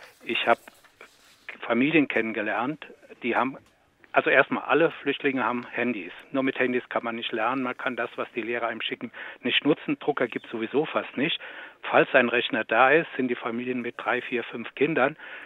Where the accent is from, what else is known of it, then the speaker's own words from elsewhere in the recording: Hesse, Germany; ich komme ja aus Hessen